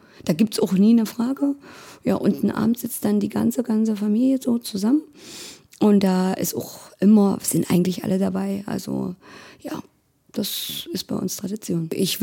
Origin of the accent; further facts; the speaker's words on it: Halle, Saxony-Anhalt, Germany; also wir waren in Leipzig, kommen ja eigentlich aus Halle